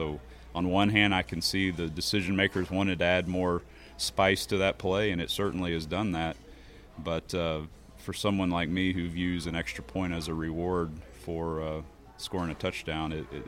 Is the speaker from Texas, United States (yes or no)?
yes; Texas, United States; You know, a kid growing up in Texas, I had never kicked in the cold